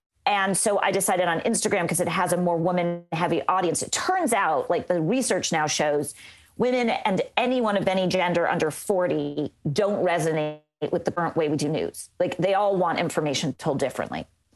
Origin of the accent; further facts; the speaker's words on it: Los Angeles, California, United States; I started out at my first job was in Orlando, Florida. I'm from Los Angeles.